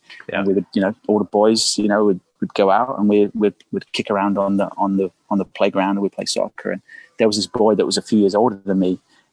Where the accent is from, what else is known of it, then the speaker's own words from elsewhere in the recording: Reading, South East England, United Kingdom; the club was in my town. Like, I'm from Reading.